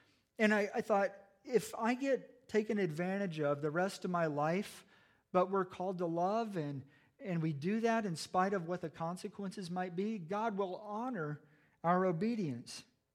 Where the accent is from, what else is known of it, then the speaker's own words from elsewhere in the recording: United States; I'm an American, you know?